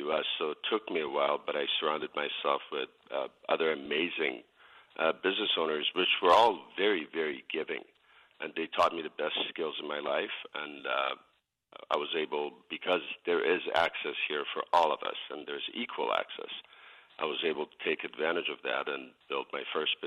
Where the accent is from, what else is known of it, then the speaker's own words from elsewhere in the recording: Iran; English is a second language; now in United States; opportunities were extremely limited where I come from Iran